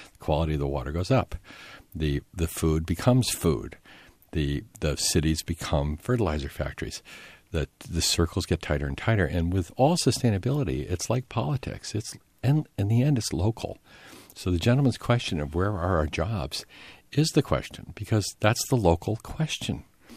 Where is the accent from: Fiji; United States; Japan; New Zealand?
Japan; I grew up in Japan as a baby, and I saw the farmers collect the sewage, take it to the farm.